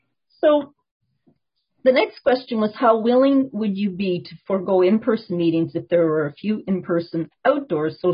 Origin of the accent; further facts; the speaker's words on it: Canada; So this was kind of interesting because weather came out on top. We're so Canadian.